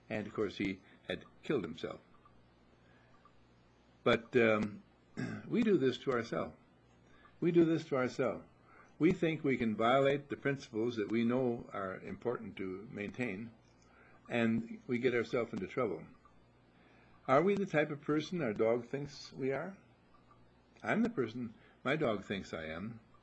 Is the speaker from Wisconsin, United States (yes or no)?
yes; Wauwatosa, Wisconsin, United States; And I was raised in Wauwatosa, Wisconsin, and at Eagle Springs Lake in the summertime, and things like that.